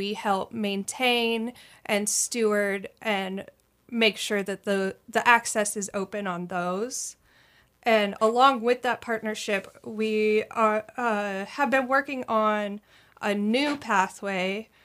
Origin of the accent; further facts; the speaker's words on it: Butte, Montana, United States; So I'm a Montana native. I was born and raised in Butte, Montana, and then moved to Thompson Falls with my husband, which is his hometown.